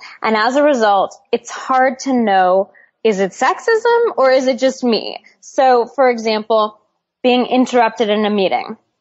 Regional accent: Seattle, Washington, United States; I had a privileged upbringing. I grew up in Seattle. It's sort of a liberal utopia.

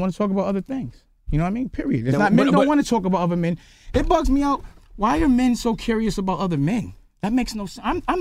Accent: New York, United States; I'm from Harlem.

